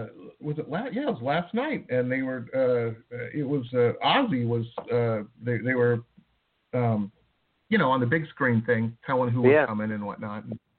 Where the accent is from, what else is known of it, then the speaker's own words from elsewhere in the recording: Detroit, Michigan, United States; I grew up in Detroit. So, of course, Motown and soul music and things like that just brings back a lot of good memories growing up